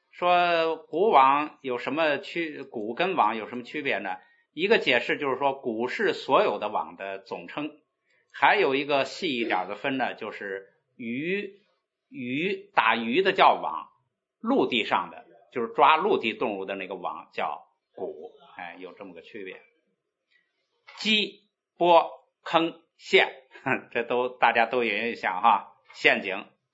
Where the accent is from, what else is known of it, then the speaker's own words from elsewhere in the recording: Guangdong, China; 我们广东人有这个哈，除了四条腿的，除了板凳不吃